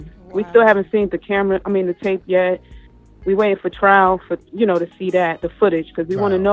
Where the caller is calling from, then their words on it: New York, United States; I'm calling from New York.